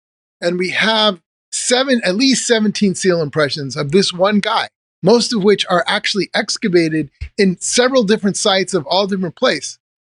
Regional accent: United States; I spell the word center with an ER instead of an RE because I'm American, right?

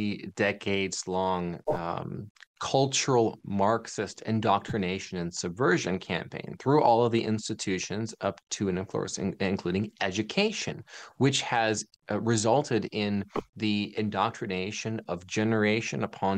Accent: Ohio, United States; And I'm from Ohio, and we have so many lost and forgotten little markers

